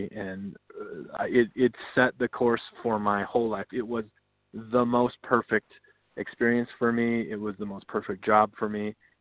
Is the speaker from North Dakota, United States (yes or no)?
yes; North Dakota, United States; I grew up in North Dakota, and I have an uncle test. I call it the uncle test, and it's that when we put something out in the world, would my uncle in a bar in North Dakota, you know, give it an ear?